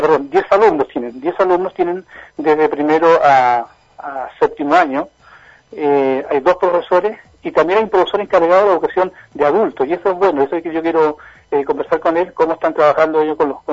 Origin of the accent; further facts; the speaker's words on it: Magallanes, Chile; siendo magallánico no conocía el lugar